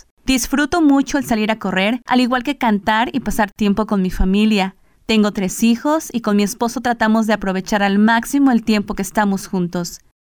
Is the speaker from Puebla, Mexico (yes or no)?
yes; Chignahuapan, Puebla, Mexico; born there; soy orgullosamente de México. Nací en un hermoso pueblo mágico llamado Chignahuapan en el estado de Puebla.